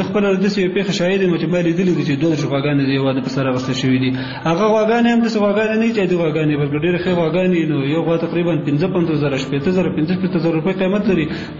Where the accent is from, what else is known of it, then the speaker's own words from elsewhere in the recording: Kunar, Afghanistan; زه اصلا د کونړ ولایت اوسېدونکی یم.